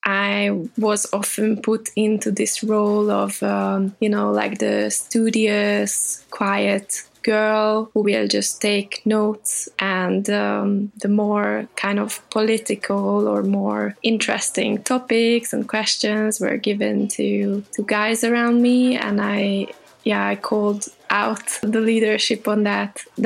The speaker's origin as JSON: {"language": "English", "region": "Budapest", "country": "Hungary", "lives_now": "Paris, France", "said": "I'm from Budapest, Hungary"}